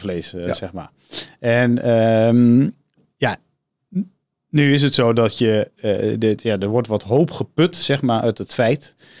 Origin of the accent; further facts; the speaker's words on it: Netherlands; Wij zijn Nederlanders en we hebben heel lang HAL gehad dat op een premie handelde.